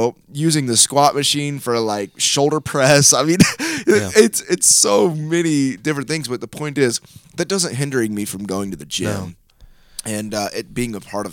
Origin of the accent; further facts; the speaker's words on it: Miami, Florida, United States; born there; I was born in Miami while he was planting a church.